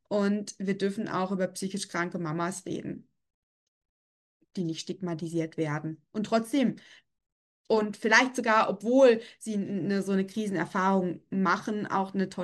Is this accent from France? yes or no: no; Switzerland; Ich komme ja aus der Schweiz und ich höre aus der Schweiz zu.